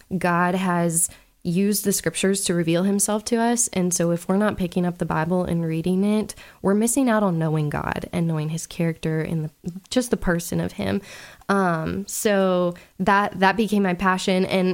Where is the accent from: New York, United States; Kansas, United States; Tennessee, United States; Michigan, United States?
Tennessee, United States; Nashville; He was from Katy, Texas. I'm from Nashville area.